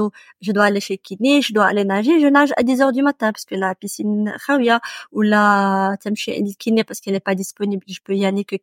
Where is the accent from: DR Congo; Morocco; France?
Morocco; présenté mes compétences en tant que Marocaine